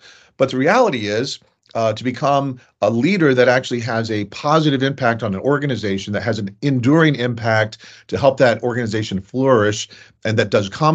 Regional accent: Ohio, United States; Well, I actually grew up in Southwest Ohio. I grew up just outside of Dayton, which isn't too far from Cedarville.

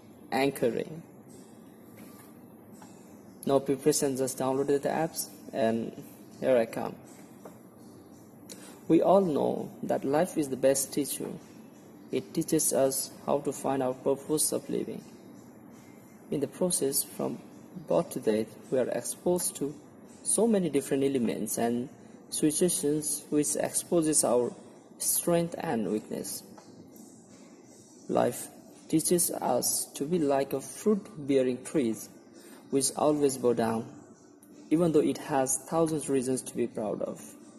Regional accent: Nepal; Man, I'm from Nepal.

